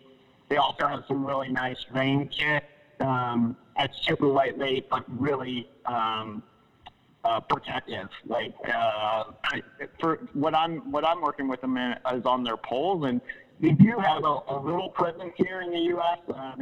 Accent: United States; as an American, I was a little worried about security

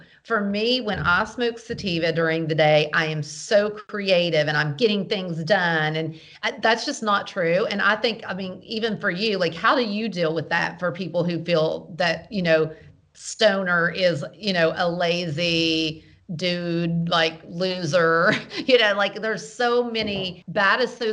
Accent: the South, United States; I'm a Christian. I'm from the South.

